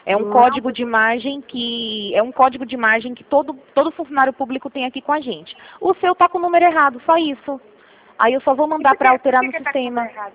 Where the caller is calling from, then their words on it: Colina, São Paulo, Brazil; Daqui mesmo.